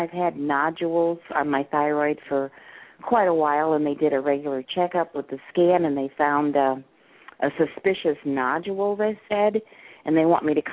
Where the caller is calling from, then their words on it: Mississippi, United States; I'm calling in from Mississippi.